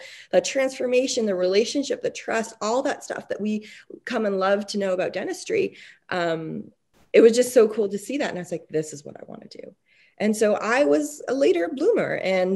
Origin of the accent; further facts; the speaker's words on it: Canada; So I was born and raised in Canada.